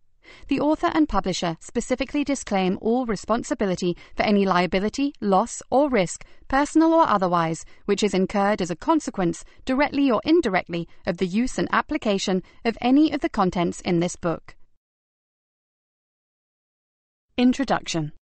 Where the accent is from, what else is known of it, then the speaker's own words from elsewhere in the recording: Provence-Alpes-Côte d'Azur, France; I grew up in the Provence region of France, in a cookie-cutter home on a cul-de-sac